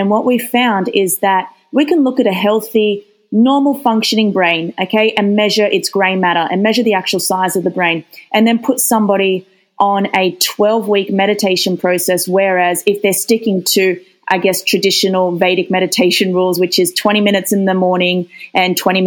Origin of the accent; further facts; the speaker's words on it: Australia; I'm from Australia originally